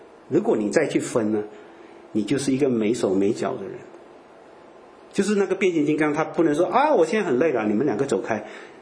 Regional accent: China; now in Switzerland; 因为我们这条村的人这样子说，啊，因为我们中国人的文化五千年我们是这样子看

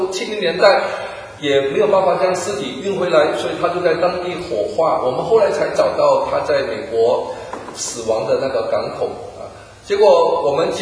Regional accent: Guangdong, China; 我们广东人南方人叫做阎罗皇啊

